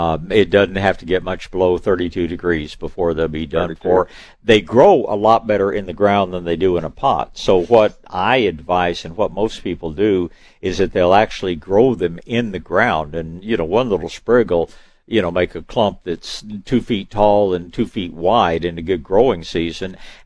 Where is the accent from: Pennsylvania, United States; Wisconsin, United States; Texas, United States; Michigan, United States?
Texas, United States; Tyler; born there; I was born in Tyler. I know all about Tyler roses, and they're beautiful